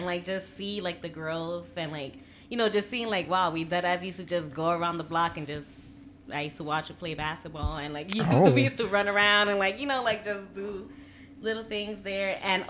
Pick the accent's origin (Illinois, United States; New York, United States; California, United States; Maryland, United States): New York, United States; I'm from the Heights, and Heights is literally little DR.